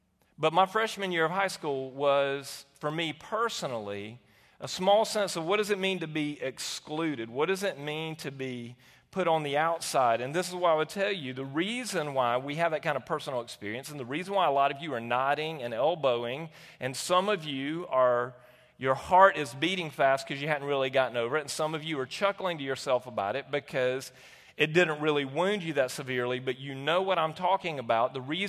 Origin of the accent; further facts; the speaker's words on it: Southern US, United States; And for me, as a white man growing up in the South, you know, you would think that I would be immune to some of that.